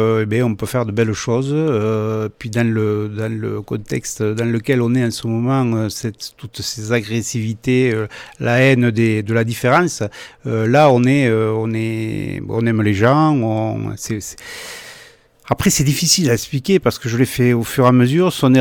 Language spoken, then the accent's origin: French; Cervegaux, Occitanie, France; après, je suis natif du coin, hein, puisque je suis natif de Cervegaux.